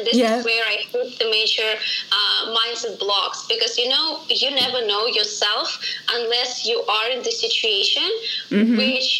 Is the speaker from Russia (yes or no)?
yes; Siberia, Russia; moved away; also born or lived in Moscow / Vietnam; I'm from Russia originally, actually from Siberia. It's like the furthest part of Russia. And then from Siberia, I moved to Moscow. It's the capital of Russia. And then from Moscow, I moved to Vietnam.